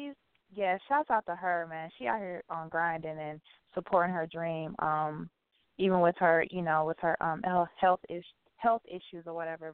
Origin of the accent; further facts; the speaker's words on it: Detroit, Michigan, United States; like I said, I'm from Detroit, Michigan. I'm a singer and songwriter